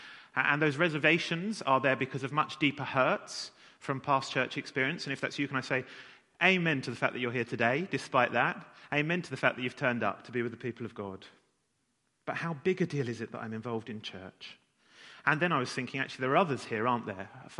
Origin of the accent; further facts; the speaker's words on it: England, United Kingdom; It's a genuine question I would like us to think about, but we are English, so please don't shout out the answer.